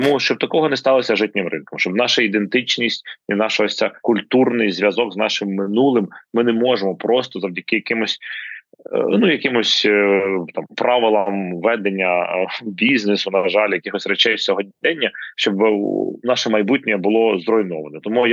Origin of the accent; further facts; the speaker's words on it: Kyiv, Ukraine; І я народився на Лебідській, насправді, і Лебідська – це недалеко від Володимирського ринку, я все життя був там.